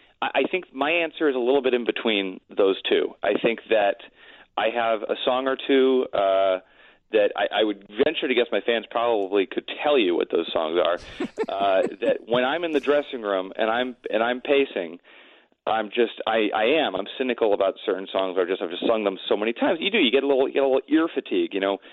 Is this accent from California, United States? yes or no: yes; Los Angeles, California, United States; And I grew up in Los Angeles. This was hometown for me.